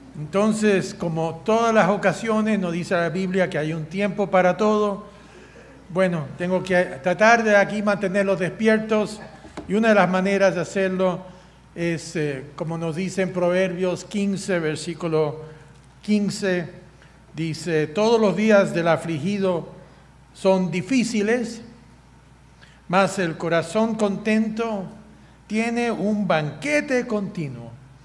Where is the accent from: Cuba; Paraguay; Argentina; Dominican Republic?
Cuba; vamos a reírnos, tratar de traer el humor como cubanos